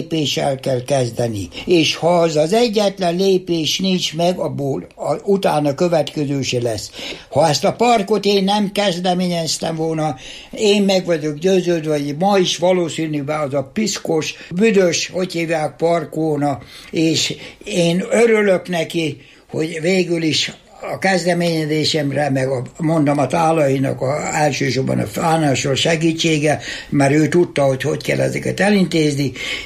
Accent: Hungary; born there; also born or lived in Australia; nektek őszintén, hogy én elsősorban magyarnak érzem magam, meg mindig az is voltam Ausztráliában. Itt születtem, és nem vélete, hogy én hazajöttem.

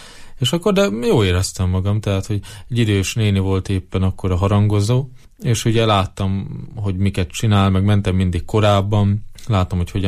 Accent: Vámosgyörk, Heves, Hungary; Vámos Györkön éltem életem nagy részét a szeminárium előtt.

